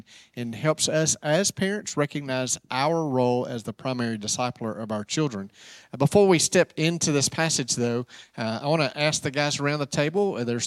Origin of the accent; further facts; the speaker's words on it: Prattville, Alabama, United States; I grew up in Prattville, so a lot of Air Force folks